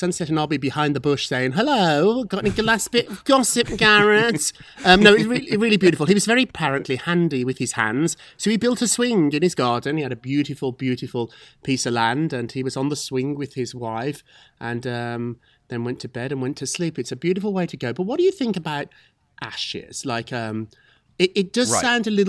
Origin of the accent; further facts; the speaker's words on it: Scotland, United Kingdom; I'm from Scotland, too.